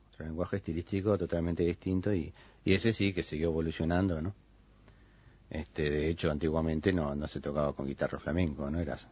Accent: Germany; me crié, me tocó criarme en Alemania, dado el exilio político de mi familia.

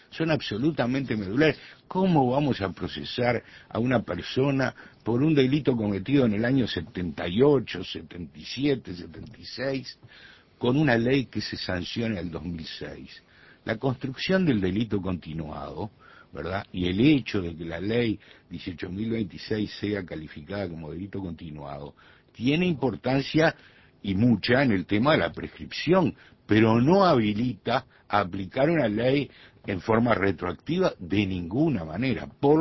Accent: Uruguay; como oriental, como uruguayo

